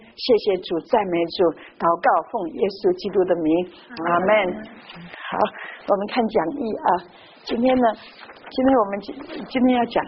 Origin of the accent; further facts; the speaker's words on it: Guangdong, China; 所以我去的时候我是广东人嘛